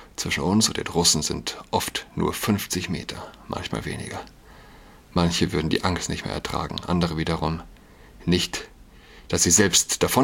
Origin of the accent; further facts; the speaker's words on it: Saarland, Germany; Verdun ist nicht weit von meiner Heimat, dem Saarland.